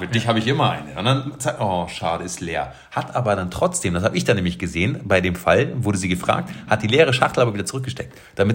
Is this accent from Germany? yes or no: yes; Germany; was ich dann wiederum spannend fand als Deutscher war, drüben ist ja mit dem Mülltrennen alles ein bisschen anders.